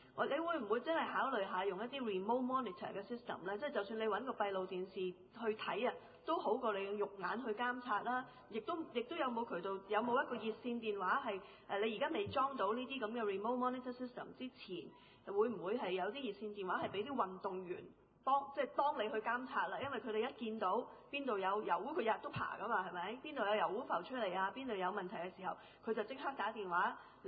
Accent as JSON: {"language": "Cantonese", "country": "China", "said": "我哋中國人係好有潛質去發展嘅呢類型嘅水上活動"}